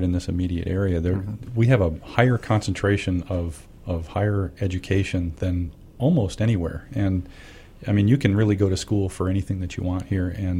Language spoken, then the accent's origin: English; New York, United States; also born or lived in North Carolina / Wisconsin; Well, I'm originally from upstate New York, farm country in the Finger Lakes area. My dad was a student for a long time, so we traveled around a lot. So I've lived in North Carolina, Wisconsin